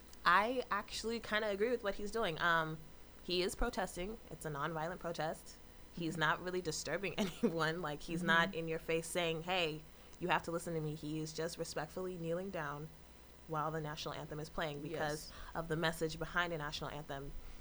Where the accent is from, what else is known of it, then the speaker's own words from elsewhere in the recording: California, United States; I grew up here in the Bay Area.